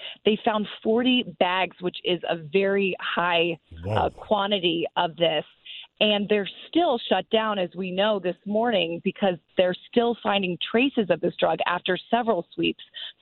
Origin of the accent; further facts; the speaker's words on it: New Canaan, Connecticut, United States; So originally I'm from New Canaan, Connecticut, but the last place I worked was Phoenix, Arizona.